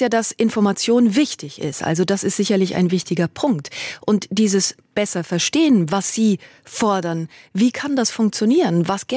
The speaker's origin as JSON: {"language": "German", "region": "North Rhine-Westphalia", "country": "Germany", "said": "Also ich stamme aus dem Sauerland, war vergangene Woche dort noch zu Besuch."}